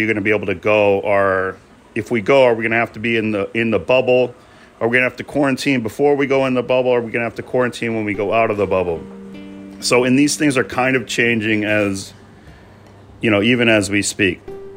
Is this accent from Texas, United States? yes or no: no; Michigan, United States; now in Beijing, China; I grew up in Michigan, so it's a Detroit-style pizza place in Beijing.